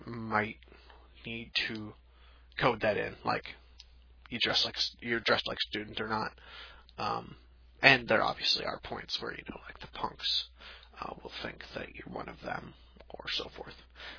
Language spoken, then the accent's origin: English; Wisconsin, United States; We're not talking about the kind of shotguns that one would find where I grew up in Wisconsin for hunting deer.